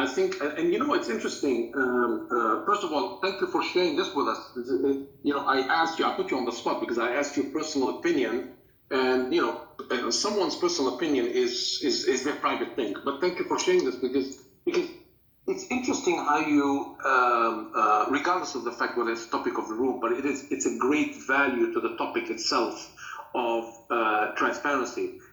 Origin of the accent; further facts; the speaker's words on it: Syria; I think, many of you who know where I was born in Syria. my country was decimated